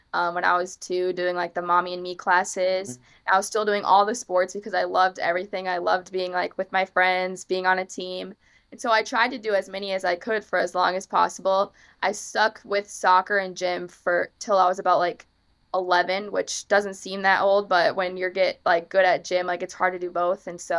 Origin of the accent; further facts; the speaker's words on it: Minnesota, United States; I mean, it was definitely cold in the winter, don't get me wrong. But we had so much fun when I was little. We had a pond in our backyard, so we'd go like ice skating